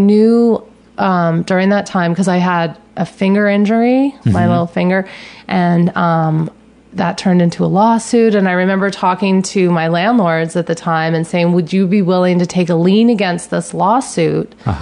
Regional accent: California, United States; I don't know if it's because I'm from the Bay Area, but I always did The Artist's Way and The Vein of Gold.

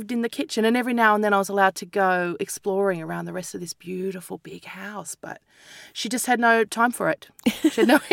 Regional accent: Australia; Even to go to other cities is a long time

